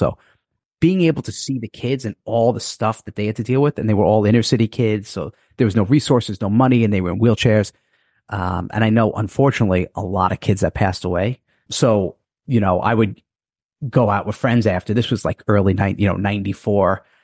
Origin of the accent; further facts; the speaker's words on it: New York, United States; I'm a New Yorker originally.